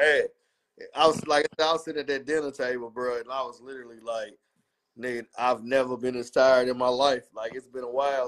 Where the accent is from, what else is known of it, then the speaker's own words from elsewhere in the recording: Nashville, Tennessee, United States; Bro, I'm from Nashville, Taylor. I need a verse tomorrow.